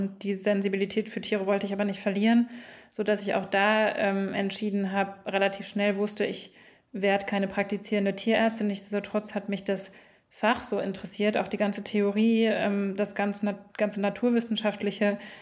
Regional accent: Düsseldorf, North Rhine-Westphalia, Germany; Genau, wir kommen ja beide auch aus Düsseldorf

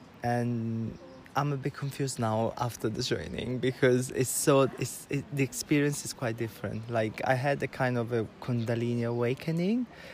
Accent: Italy; English is a second language; now in London, United Kingdom; I'm 34 years old and I'm from Italy, but I live in London.

